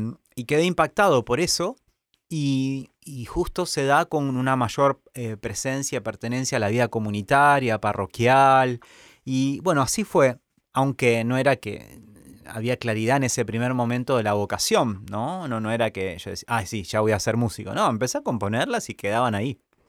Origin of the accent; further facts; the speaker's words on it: Rosario, Santa Fe, Argentina; born there; Nací en Rosario, sí. Sí, sí, sí, ya en el año 78, hace bastante.